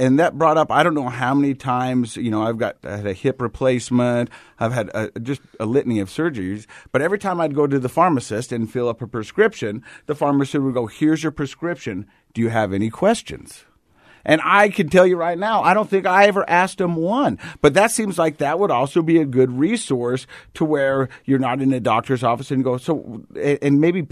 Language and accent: English; Ogden, Utah, United States; Now, I'm from the Biggity Biggity O, that's Ogden to you and me.